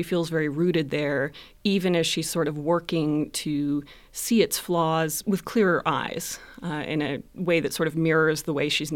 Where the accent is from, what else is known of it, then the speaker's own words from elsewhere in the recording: Inland Northwest, United States; I grew up in the Inland Northwest